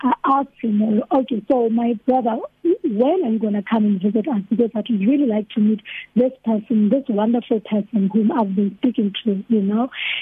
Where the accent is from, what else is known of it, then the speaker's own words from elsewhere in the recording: Phosphorus, South Africa; So I explained that I was from Phosphorus, planning to relocate to Pretoria.